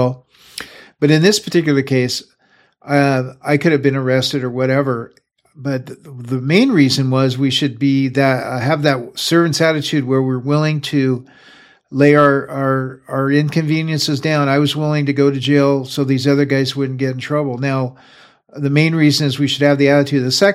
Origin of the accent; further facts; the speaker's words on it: Everett, Washington, United States; Now, there was a time back in early on in street ministry in my hometown, Everett, Washington.